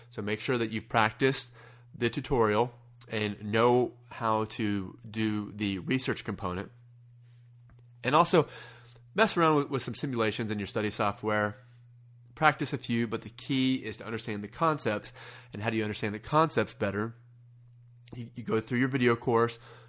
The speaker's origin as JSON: {"language": "English", "region": "Kansas", "country": "United States", "said": "if I butcher your name, it's because I'm from Kansas."}